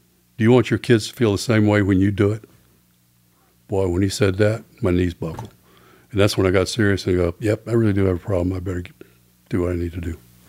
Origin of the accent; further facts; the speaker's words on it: Fort Worth, Texas, United States; here I am 14 years old in a guitar playing a rock band growing up in Fort Worth.